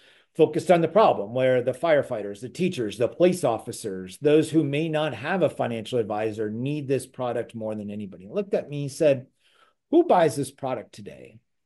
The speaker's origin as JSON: {"language": "English", "region": "California", "country": "United States", "said": "I'm originally from California. We've got great values in California."}